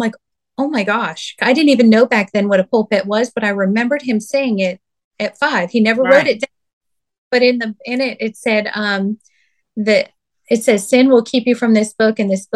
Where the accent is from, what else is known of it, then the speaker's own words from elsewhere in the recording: Youngstown, Ohio, United States; And this was in Youngstown. So I grew up in Youngstown.